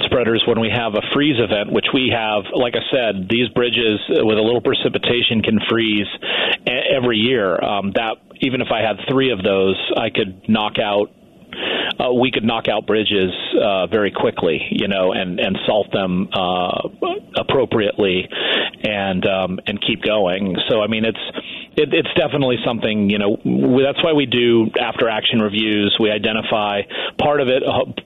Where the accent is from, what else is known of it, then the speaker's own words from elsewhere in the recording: Northwest, United States; I grew up in the Northwest, so I kind of grew up around snow.